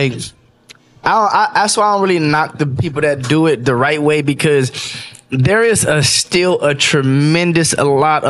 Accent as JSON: {"language": "English", "town": "Pacoima", "region": "California", "country": "United States", "tie": "born or raised there", "said": "I grew up in Pacoima."}